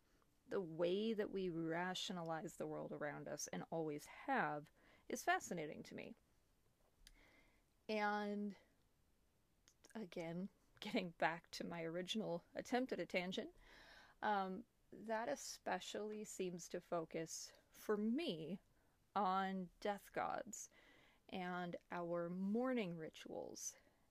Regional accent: United States; accent: American; I am an American, clearly, by my accent, if you couldn't tell.

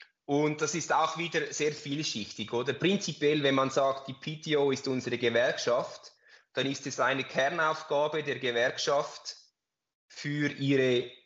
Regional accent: Switzerland; als Schweizer ist man ja ein bisschen neutral

